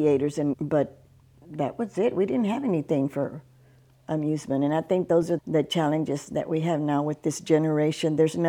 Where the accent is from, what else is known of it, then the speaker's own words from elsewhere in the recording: Palacios, Texas, United States; we're here at the Casa de Dios Presbyterian Church. I was born and raised here in Palacios and attended the church all my life.